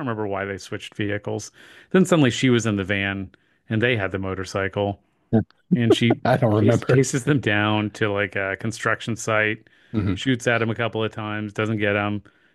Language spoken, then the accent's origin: English; Kansas, United States; We are two guys from Kansas.